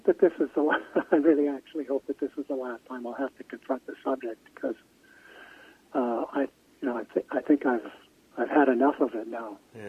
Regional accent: Winnipeg, Manitoba, Canada; I grew up in Winnipeg myself

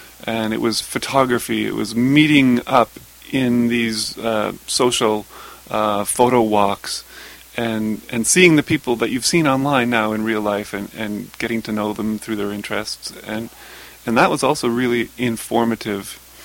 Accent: London, Ontario, Canada; I grew up in southwestern Ontario in the modestly sized town of London. I went to school in Toronto, and that sums up my urban background.

